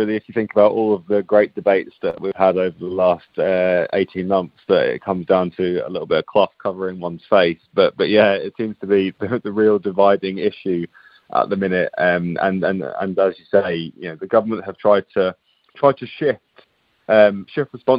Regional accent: United Kingdom; us, I guess, as the British public, to pin the blame on our neighbours and others.

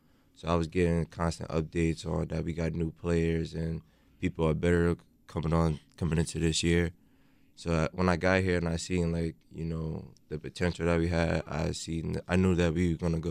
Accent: Brooklyn, New York, United States; born there; I was born in New York.

